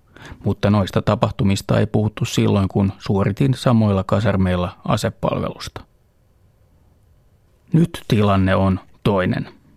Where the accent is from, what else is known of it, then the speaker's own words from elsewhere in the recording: Lahti, Päijät-Häme, Finland; Lapsuuden kotikaupunkini Lahden keskellä sijaitsee Fellmanin puisto. Koululaisena ajoin sen ohi bussilla joka päivä.